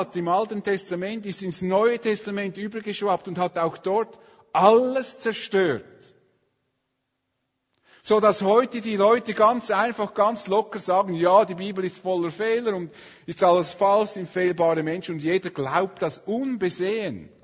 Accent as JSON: {"language": "German", "country": "Switzerland", "said": "Für uns eigentlich aktuell als Schweizer."}